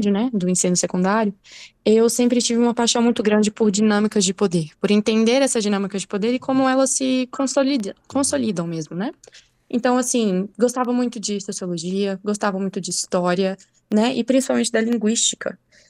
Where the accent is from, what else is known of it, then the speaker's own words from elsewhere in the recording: Minas Gerais, Brazil; aqui em Minas Gerais, que é onde eu moro, né? Eu sou de Minas, sou mineira.